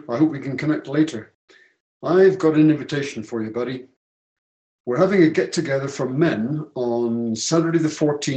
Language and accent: English; United Kingdom; You know I'm still a Brit, right?